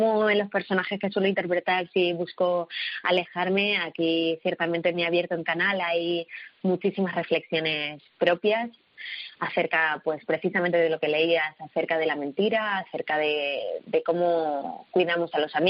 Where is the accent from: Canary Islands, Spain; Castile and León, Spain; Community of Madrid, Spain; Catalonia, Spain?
Canary Islands, Spain; Tenerife; yo soy canaria, soy de Tenerife, y claro, el hecho de cambiar el acento es una cuestión que me ha llevado muchísimos años, muchas clases de dicción y mucho trabajo.